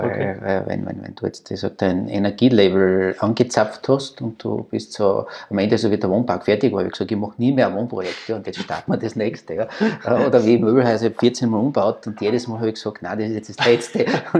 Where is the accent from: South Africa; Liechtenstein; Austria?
Austria; die Sympathien bei uns in Österreich, und das ist wirklich signifikant für Österreich